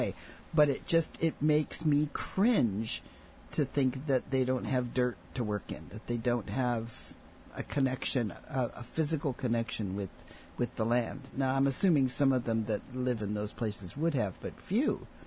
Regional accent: Kaneohe, Hawaii, United States; I grew up in Kaneohe, that, you know, there's lots of traditional practices going on there of several cultures

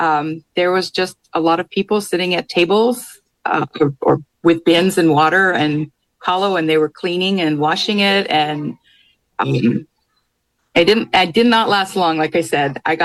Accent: Hawaii Kai, Hawaii, United States; I grew up in Hawaii Kai.

